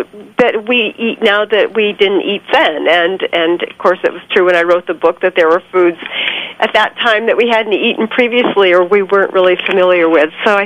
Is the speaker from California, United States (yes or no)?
yes; California, United States; And I grew up in California. We always had a fabulous garden. And of course, things grow beautifully there, not like New Mexico.